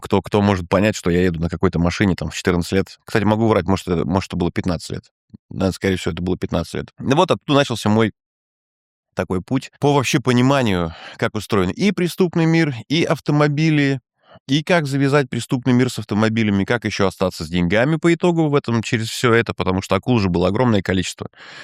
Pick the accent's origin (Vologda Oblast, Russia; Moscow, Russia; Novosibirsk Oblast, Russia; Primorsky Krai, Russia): Novosibirsk Oblast, Russia; Novosibirsk; Скажу, что я из Новосибирска. Я с Левобережного района, города Новосиба. Кировский район, район Чумской. Такой темный, мутный район. Я родился в 90-м году.